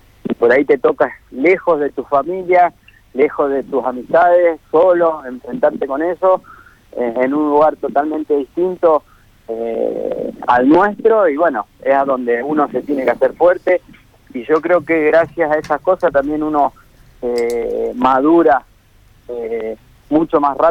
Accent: Argentina; me ha tocado estar en países no tan enriquecidos como la Argentina, y tener esa posibilidad hace que uno valore muchísimo más lo que tiene acá

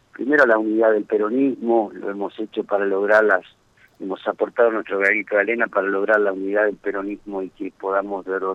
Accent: San Cristóbal, Santa Fe, Argentina; Sí, en mi pueblo, en San Cristóbal, hemos creado una agrupación

